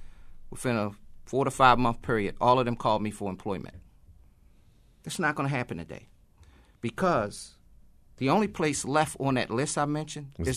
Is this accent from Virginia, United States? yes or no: no; Baltimore, Maryland, United States; I never lived in Sparrows Point. I didn't grow up on a point like some of our people. I grew up in East Baltimore.